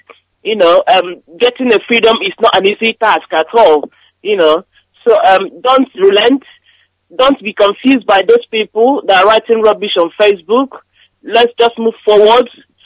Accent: Enugu State, Nigeria; now in Milton Keynes, United Kingdom; I'm calling from Milton Keynes, and I come from Ihuezo Bagu in Ogun local government of Enugu State, Biafra land.

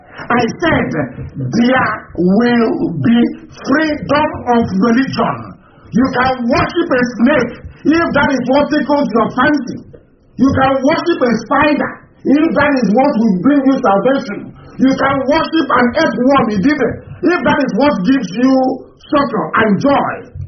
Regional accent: Biafra, Nigeria; And you're telling me that we come from Biafra land where we have Tamuno. Where we have Abase, where we have Olisa, where we have Chukwu, everybody agrees.

